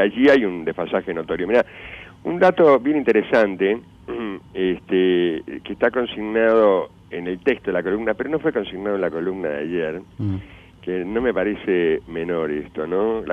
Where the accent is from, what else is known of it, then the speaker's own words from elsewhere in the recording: Montevideo, Uruguay; yo que nací en Montevideo, en una época, casi toda mi infancia la pasé muy cerca del puerto, ¿no?